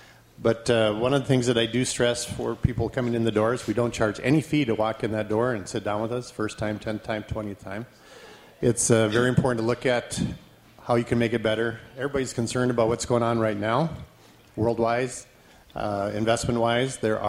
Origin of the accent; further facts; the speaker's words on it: Minot, North Dakota, United States; moved away; I grew up in Minot, North Dakota.